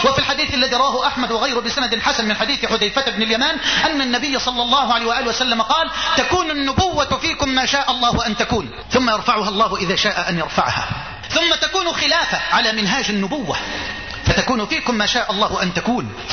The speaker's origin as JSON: {"language": "Arabic", "country": "Egypt", "said": "بلدنا مصر"}